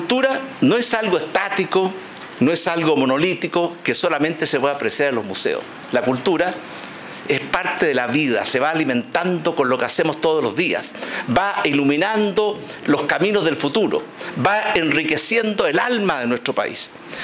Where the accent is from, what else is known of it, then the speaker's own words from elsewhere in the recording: Chile; lo que somos como chilenos